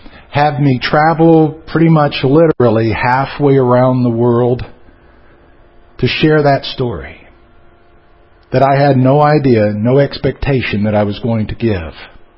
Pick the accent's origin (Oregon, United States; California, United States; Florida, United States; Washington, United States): Florida, United States; born there; also born or lived in Georgia; I was forced to live the first year of my life in Georgia. I was born in Florida, though.